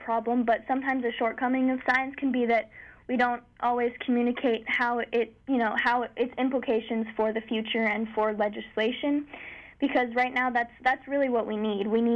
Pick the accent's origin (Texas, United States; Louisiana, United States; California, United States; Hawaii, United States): Hawaii, United States; You know, growing up in Hawaii, I've spent a lot of time on the ocean, hanging out on our reefs.